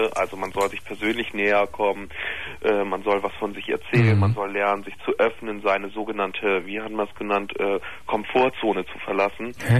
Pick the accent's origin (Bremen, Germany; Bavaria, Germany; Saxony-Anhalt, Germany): Bremen, Germany; Ich komme aus Bremen.